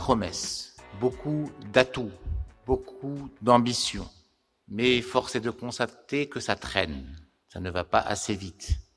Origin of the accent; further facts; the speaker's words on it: Morocco; La première chose que nous avons constatée, notamment chez nous, au Maroc, c'est la confiance.